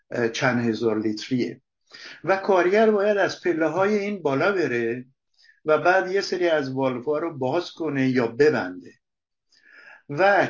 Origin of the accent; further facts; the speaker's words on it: Abadan, Khuzestan, Iran; من کودکیم رو توی آبادان گذروندم و تا حدود سالای اول دبیرستانم و آبادان بودم و میدونم که گرما یعنی چی